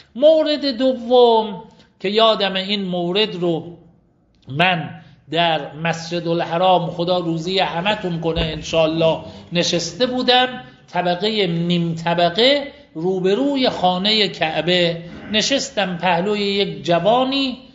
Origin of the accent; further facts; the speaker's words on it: Mashhad, Razavi Khorasan, Iran; گفتم من اهل ایرانم، در ایران یک محافظه و استانی هست به نام خراسان، مرکز این محافظه و استان شهر مشهده.